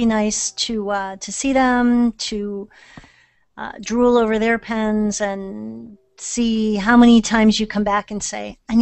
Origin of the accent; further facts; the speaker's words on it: Johnstown, United States; you'll have seen the house I grew up in Johnstown on the way to Boston